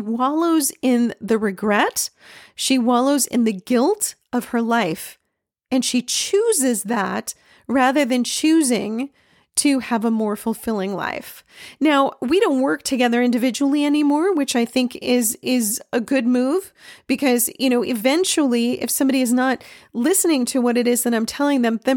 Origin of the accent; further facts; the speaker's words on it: California, United States; I'm from California. Okay. So in Los Angeles, oh my gosh, there are a lot of egos there